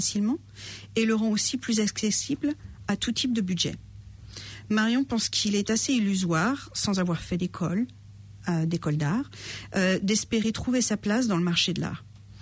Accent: Nantes, Pays de la Loire, France; je suis aussi de Nantes.

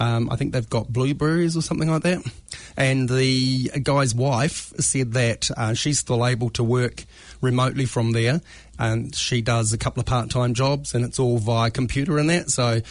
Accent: Albany, Western Australia, Australia; I grew up in Albany when it was a country town.

